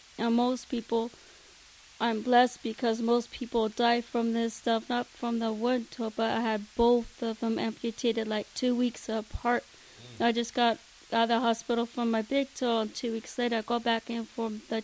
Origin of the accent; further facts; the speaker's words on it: Walla Walla, Washington, United States; now in Fresno, United States; Walla Walla, Washington. I was born and partially raised there.